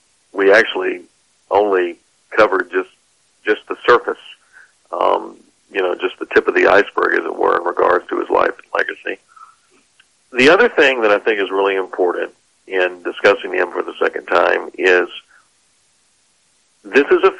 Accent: Georgia, United States; was planted in the state of Georgia, my home state

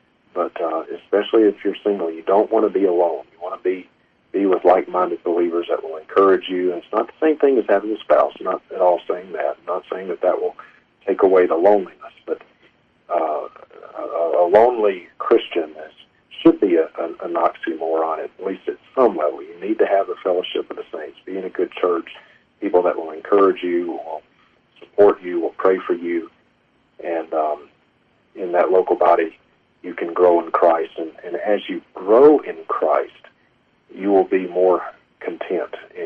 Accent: Mississippi, United States; I mean, long story short, I'm from Mississippi. My wife is from Montana. We met in California

